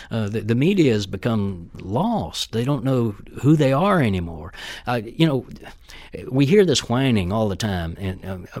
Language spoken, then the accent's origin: English; Austin, Texas, United States; I'm from Austin, Texas. We have a Cox Chain newspaper is our daily there